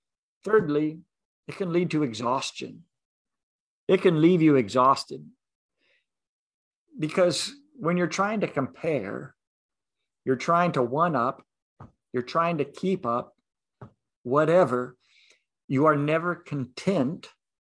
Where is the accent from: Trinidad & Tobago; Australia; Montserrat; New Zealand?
New Zealand; also born or lived in United States; I grew up partly in New Zealand, partly in the States, so I sometimes get my idioms mixed up.